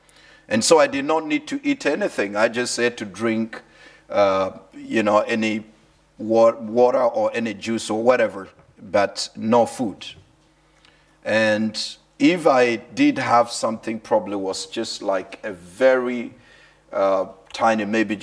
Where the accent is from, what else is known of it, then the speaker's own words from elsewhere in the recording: Kenya; originally born and raised in Kenya, from a very, very humble and poor background.